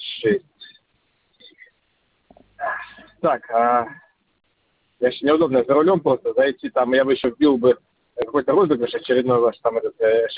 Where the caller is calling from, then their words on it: Saint Petersburg, Russia; Видите, я как бы из Питера заказываю, поэтому не смогу NFC приложить, к сожалению.